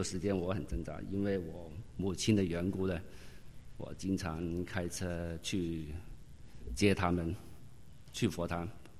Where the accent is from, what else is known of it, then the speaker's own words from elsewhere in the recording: Guangzhou, Guangdong, China; 我来自国内广州，生长在一个虔诚的佛教家庭，对于宗教没有多大的观念